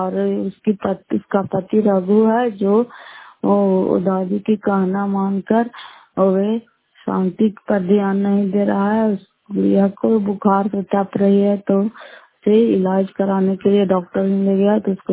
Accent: Fatehpur, Bihar, India; मैं कुमार की नगर फतेहपुर पंचायत मकरौता जिला नालंदा करापसरा ब्लॉक की निवासी हूँ।

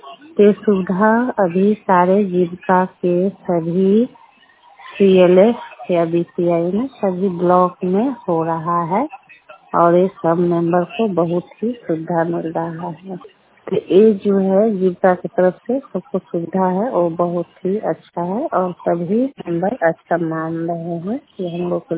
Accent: Bihar, India; मैं गुरमिया घटारो पंचायत की निवासी हूँ

